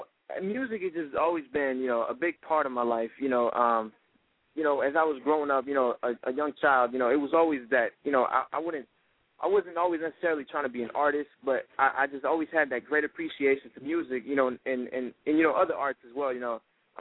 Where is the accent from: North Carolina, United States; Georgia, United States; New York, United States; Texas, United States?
Texas, United States; Brownsville; also born or lived in Houston, Texas / Illinois; See, I'm from Brownsville, you know, I'm from Texas, you know, and, as, you know, when I was young, when I was like a toddler, you know, I moved to Houston, Texas, and, from Houston, I moved to Illinois